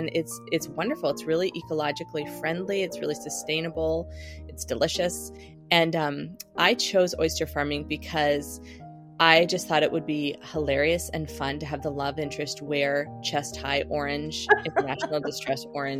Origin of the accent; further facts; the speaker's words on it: Midwest, United States; moved away as an adult; I grew up in the Midwest where oysters are not really, at least when I was growing up, were not really a common thing.